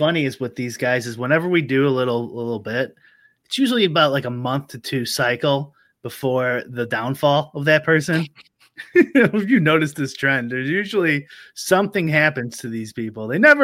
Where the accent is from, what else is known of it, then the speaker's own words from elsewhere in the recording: Highland Park, Illinois, United States; Trust me, I grew up in Highland Park.